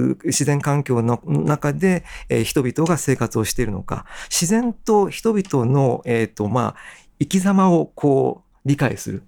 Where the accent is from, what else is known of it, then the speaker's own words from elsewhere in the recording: Kyoto, Japan; born there; also born or lived in Osaka / Tokyo / Chiba; now in Ichihara, Japan; 私は転勤族の息子として京都で生まれました。その後は大阪、東京、千葉と移り住みまして、現在は家族とともに房総半島の中心部に位置する千葉県市原市に居住しています。